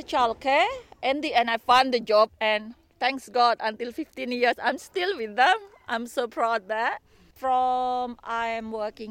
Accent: Indonesia; English is a second language; now in Castlemaine, Australia; I'm from Indonesia. I end up in Castlemaine. Of course, I married a gentleman from England who stay in Castlemaine. What do you call, move from England. I arrived 2005.

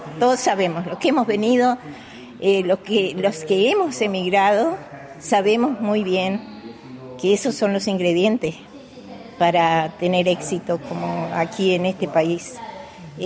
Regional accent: Uruguay; moved away as an adult

